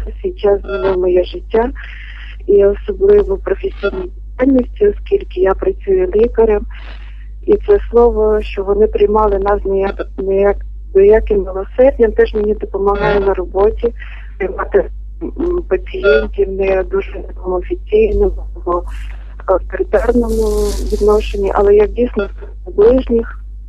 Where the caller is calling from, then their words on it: Mukachevo, Zakarpattia Oblast, Ukraine; Я теж з Мукачева.